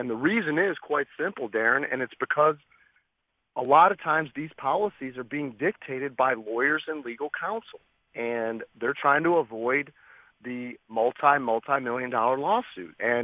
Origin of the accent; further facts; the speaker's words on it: East Lansing, Michigan, United States; I grew up in East Lansing. I saw Magic play when he was at Michigan State